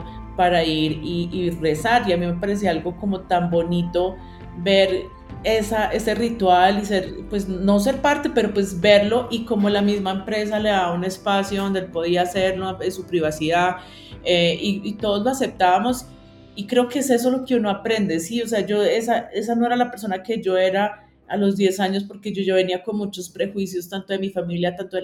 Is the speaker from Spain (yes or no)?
no; Colombia; born there; y además que yo nací en Colombia, como latinoamericano